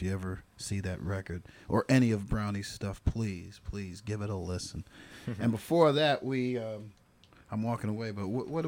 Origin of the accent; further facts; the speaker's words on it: Newark, New Jersey, United States; now in Brunswick, United States; I actually spent a lot of my boyish hood life in New Jersey, or as they say down in New Jersey.